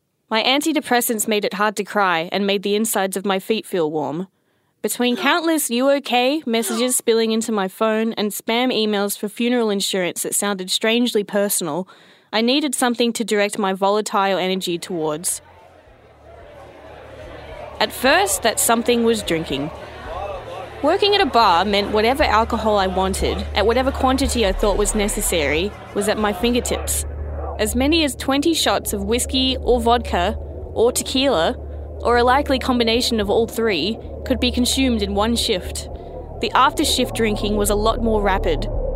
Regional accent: Perth, Western Australia, Australia; from Perth!

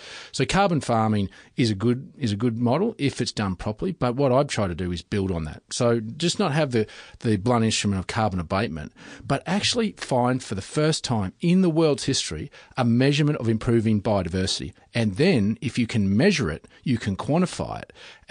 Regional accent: Queensland, Australia; I'm from Queensland

